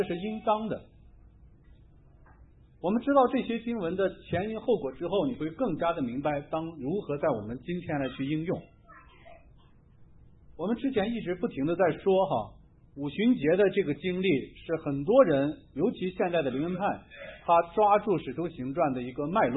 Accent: Ren County, Hebei, China; 在我的老家河北，我那天去搜索的时候，在这个附近，我老家是叫做任县，任县70公里外那个叫做威县

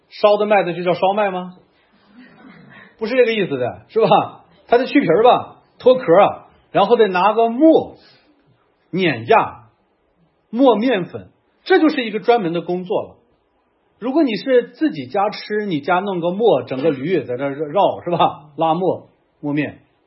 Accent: Shanxi, China; accent: Shanxi dialect; 用我们山西话说那是馍

